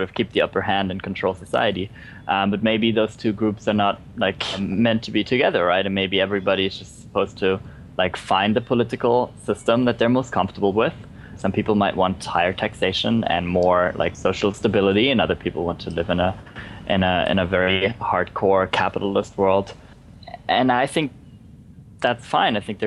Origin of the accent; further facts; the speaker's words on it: Germany; I was raised in Germany, and my friends in Germany